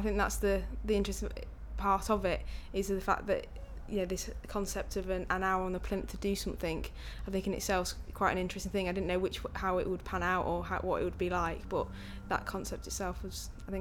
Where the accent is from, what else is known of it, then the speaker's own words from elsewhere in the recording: Derby, East Midlands, United Kingdom; I'm 30 years old and I come from Derby.